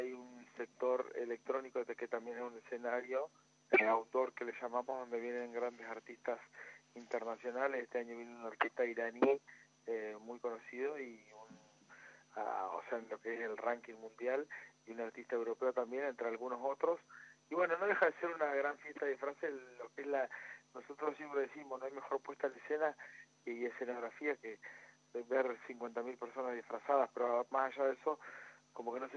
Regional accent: Paraná, Entre Ríos, Argentina; nosotros somos de Paraná

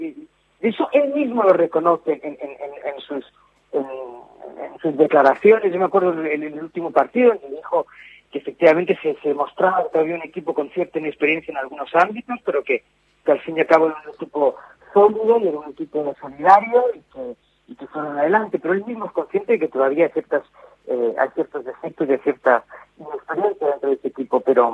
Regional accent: France; Spanish is a second language; como soy francés, ya tenía la ceguera francesa

